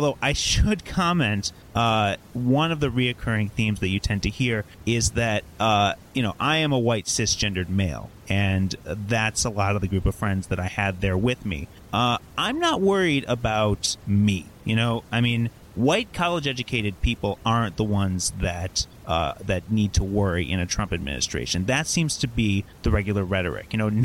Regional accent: United States; You're right. I am a dude. I am an American dude.

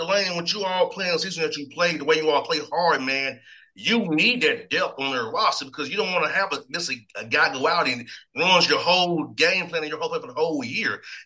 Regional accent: Atlanta, Georgia, United States; I come from Atlanta, the west side of Atlanta. I didn't have much

